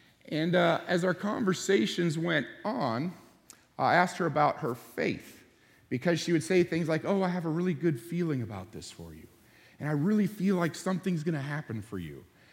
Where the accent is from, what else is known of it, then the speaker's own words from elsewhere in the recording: Loma Linda, California, United States; born there; I was born in Loma Linda, one of the biggest Adventist communities on the planet.